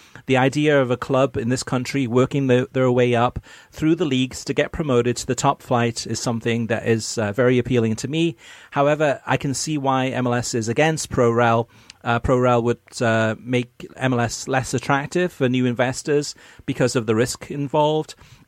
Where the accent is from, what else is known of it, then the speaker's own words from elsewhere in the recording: Rochester, New York, United States; As an American, I grew up with sports and parental encouragement. At the time, my high school in Rochester, New York, did not have American football